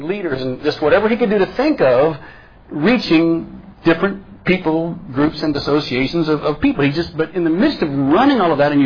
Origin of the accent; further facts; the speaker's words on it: West Virginia, United States; Carl Levitt ran a funeral home in my hometown in West Virginia.